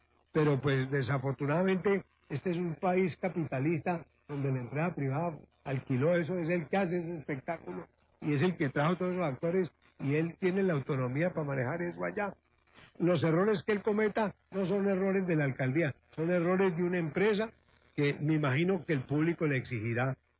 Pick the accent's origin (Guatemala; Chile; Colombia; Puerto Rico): Colombia; Cali, Valle del Cauca